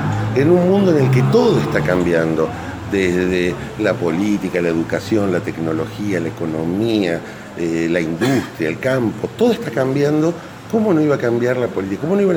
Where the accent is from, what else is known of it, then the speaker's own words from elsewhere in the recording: Buenos Aires, Argentina; Yo siempre digo que soy un porteño culposo.